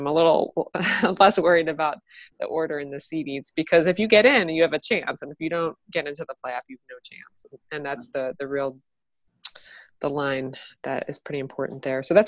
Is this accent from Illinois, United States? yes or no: yes; Illinois, United States; I grew up outside of Chicago, and I'm a diehard Chicago sports fan.